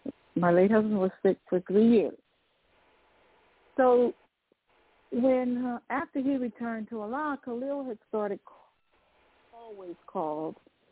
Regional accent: California, United States; Well, I was raised in the Nation of Islam. My father was a Nation of Islam minister, and we lived in California.

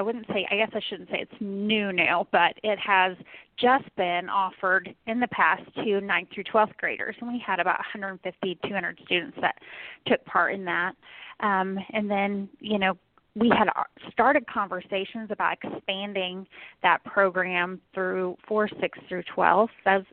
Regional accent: Oklahoma, United States; now in Broken Arrow, United States; I did not grow up in Broken Arrow. I grew up in Oklahoma in the southeast area, but I have lived in Broken Arrow for about 20 years now.

